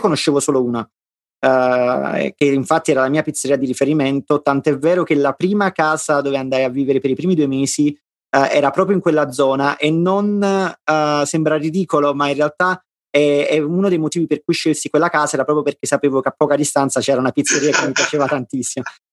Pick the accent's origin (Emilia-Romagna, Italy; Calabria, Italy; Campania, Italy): Campania, Italy; Naples; io sono napoletano, mangio pizza da che sono in fasce